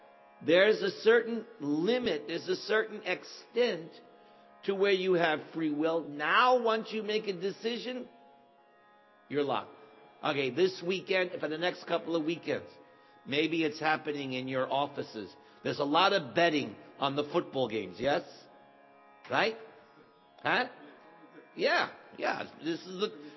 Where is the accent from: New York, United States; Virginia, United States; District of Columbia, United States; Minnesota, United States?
New York, United States; I'm not Indian. I'm American. I'm from New York.